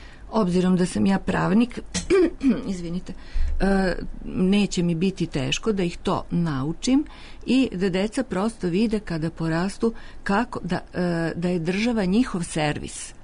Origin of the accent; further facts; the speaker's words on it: Novi Sad, Vojvodina, Serbia; born there; Pa i ja sam rođena u Novom Sadu.